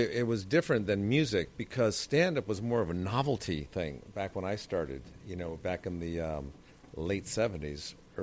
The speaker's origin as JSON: {"language": "English", "region": "Connecticut", "country": "United States", "tie": "born or raised there", "lives_now": "-", "said": "Like, I lived outside of New York. I grew up in Connecticut, so I was about an hour and 15 minutes outside"}